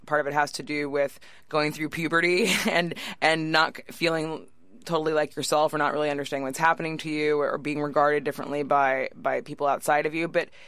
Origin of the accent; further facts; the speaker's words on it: Davis, California, United States; now in New York, United States; I grew up in Davis, which is a college town near Sacramento. I think there were maybe 40,000 people when I was growing up there